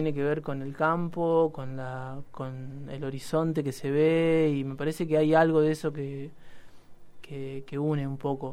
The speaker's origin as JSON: {"language": "Spanish", "town": "Cañuelas", "region": "Buenos Aires Province", "country": "Argentina", "lives_now": "La Plata, Argentina", "said": "Terminé la secundaria en Cañuelas y me vine a estudiar acá. Y bueno, me quedé. Igual a Cañuelas voy seguido porque trabajo allá una vez a la semana."}